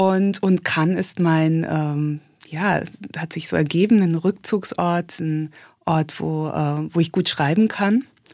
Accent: Hesse, Germany; moved away as an adult; also born or lived in London; now in Munich, Germany; München ist erst so langsam entstanden, weil ich bin ja keine Bayerin, ich komme aus Hessen.

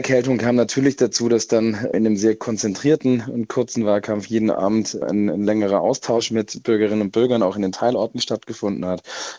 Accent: Gammertingen, Baden-Württemberg, Germany; born there; ich bin ja gebürtiger Gammertinger, war ja früher dort auch im Stadtrat

